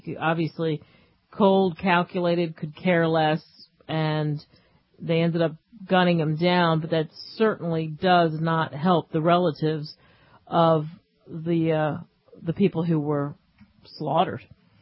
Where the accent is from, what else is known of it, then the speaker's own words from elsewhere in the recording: East Coast, United States; And I grew up in the East Coast where they don't have guns in the sense that you're not carrying a gun in Philadelphia or New Jersey or New York.